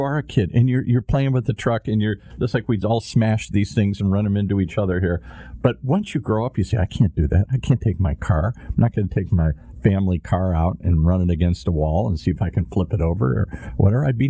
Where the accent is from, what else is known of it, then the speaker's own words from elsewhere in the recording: Detroit, Michigan, United States; I grew up in Car Town. I grew up in Detroit. I live in Southern California the last 30, 40 years here, but I'm a car kid